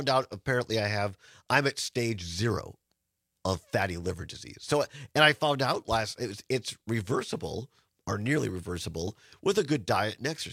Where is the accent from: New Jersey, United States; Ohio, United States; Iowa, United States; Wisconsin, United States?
Wisconsin, United States; Richland Center; you grow up in Wisconsin? Did you go to the mall back in the 70s and 80s? It was a big thing for us. We come in from Richland Center and get to have a Hot Sam.